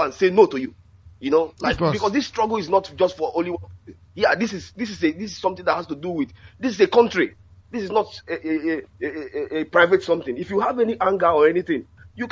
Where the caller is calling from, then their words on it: Sweden; Once again … I'm calling from Sweden.